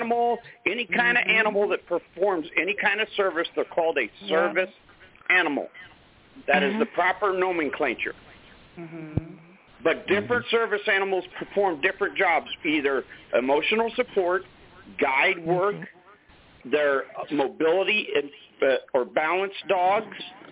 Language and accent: English; Ashtabula, Ohio, United States; I'm from Ashtabula, Ohio